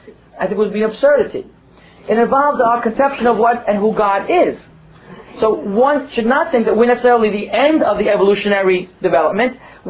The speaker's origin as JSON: {"language": "English", "region": "New Jersey", "country": "United States", "said": "Not mine. I'm from New Jersey."}